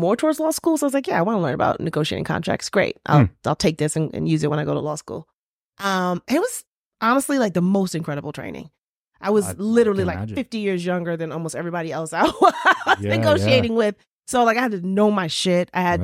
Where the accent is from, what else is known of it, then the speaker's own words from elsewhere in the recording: New York, United States; I grew up, mostly in New York. And just growing up in New York, it's a certain hustle that's required